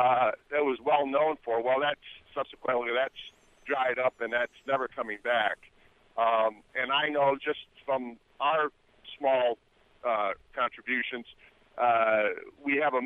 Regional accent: Chicago, Illinois, United States; now in Vermilion County, United States; I grew up in Chicago, my wife and I, and about 15 years ago we moved to Vermilion County

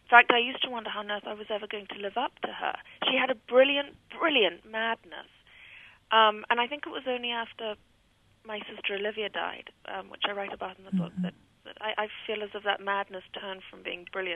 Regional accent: United Kingdom; You know, we're British. We aren't officially supposed to have feelings.

